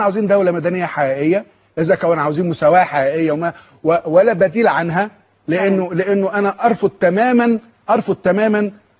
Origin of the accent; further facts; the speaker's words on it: Egypt; انا كقبطي مصري او بلاش قبطي مصري انا كمصري قبطي لان مصريتي تستسبق قبطيتي او مسيحيتي